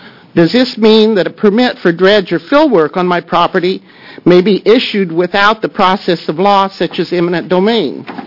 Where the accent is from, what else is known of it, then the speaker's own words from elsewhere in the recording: Molalla, Oregon, United States; I'm from Malala, Oregon.